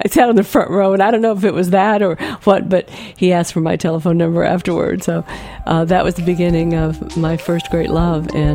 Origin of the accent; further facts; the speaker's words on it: Texas, United States; I grew up in Texas, and I wanted to get far away from Texas.